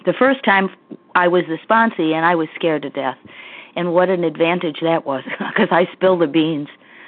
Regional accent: Connecticut, United States; from Connecticut, and I am recovered.

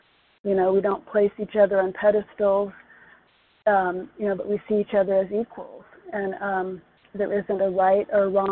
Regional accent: Arizona, United States; Oh, Arizona.

